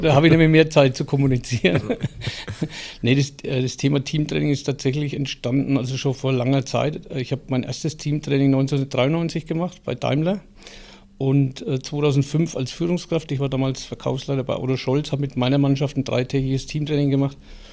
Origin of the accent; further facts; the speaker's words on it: Schweinfurt, Bavaria, Germany; born there; ja, gebürtiger Schweinfurter